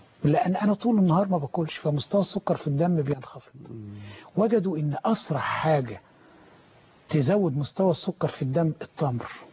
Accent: Egypt; الحقيقة احنا عندنا في مصر هنا احنا مش بعيد عن الاكل الصحي.

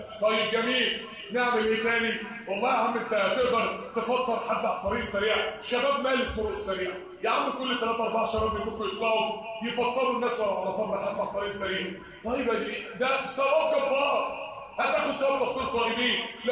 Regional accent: Mansoura, Dakahlia, Egypt; في مساجد كتير عندنا في المنصوره كتير جدا

